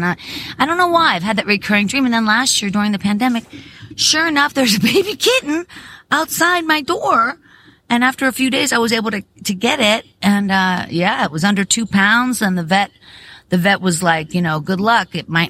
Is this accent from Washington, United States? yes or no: no; Pittsburgh, Pennsylvania, United States; I've always had cats. And, but when I had cats, you know, growing up in Pittsburgh, it was like cats were, I don't know, they were like, I don't mean to say dispensable